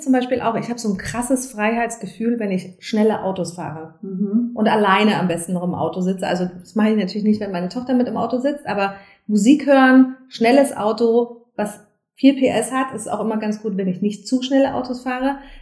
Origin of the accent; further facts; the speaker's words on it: East Germany, Germany; Ich bin in der DDR aufgewachsen